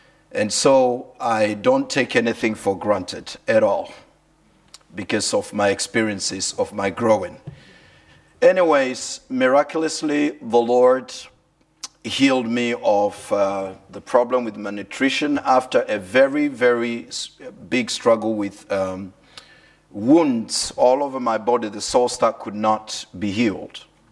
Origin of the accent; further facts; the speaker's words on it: Kenya; originally born and raised in Kenya, from a very, very humble and poor background.